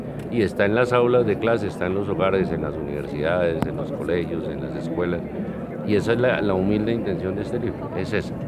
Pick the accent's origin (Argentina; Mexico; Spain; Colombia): Colombia; como colombiano y como integrante de la raza humana